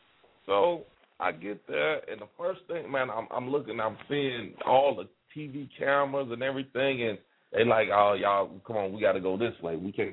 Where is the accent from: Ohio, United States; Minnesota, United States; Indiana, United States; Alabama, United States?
Indiana, United States; Gary; It's just the simple fact that I'm from Idaho, Gary, Indiana, and Ivanhoe Project.